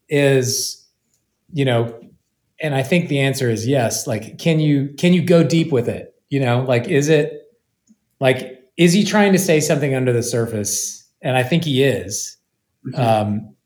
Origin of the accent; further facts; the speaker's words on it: Las Vegas, Nevada, United States; And because I'm from Las Vegas, and then also in college, I even saw this band live